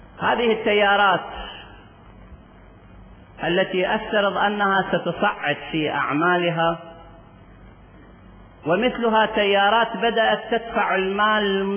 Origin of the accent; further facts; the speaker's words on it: Iraq; لذلك مصلحتنا كعراقيين أن نسير معا